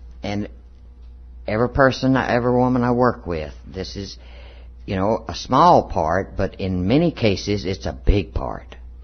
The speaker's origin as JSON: {"language": "English", "region": "Texas", "country": "United States", "tie": "born or raised there", "said": "And as a Texan, that's hard to get rid of. I had to really work on that, because we had been stationed all over the United States and all over the world, and they naturally, people naturally when you said you were born and raised in Texas"}